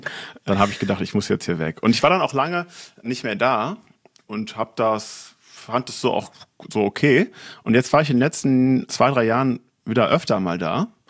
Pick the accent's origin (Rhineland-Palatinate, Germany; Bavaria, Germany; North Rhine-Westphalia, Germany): North Rhine-Westphalia, Germany; Kleve; also born or lived in Bonn / Warsaw; ich komme eigentlich vom Land aus Kleve am Niederrhein.